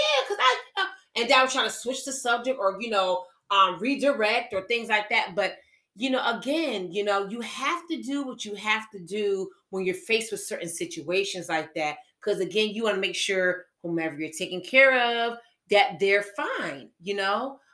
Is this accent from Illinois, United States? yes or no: no; Connecticut, United States; And I said, oh, well, I'm from Connecticut. So we had that up north type of thing, you know, going on and stuff like that.